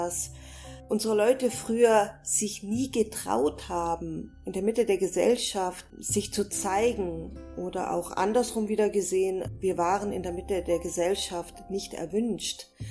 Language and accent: German; Italy; ich bin eine Italienerin.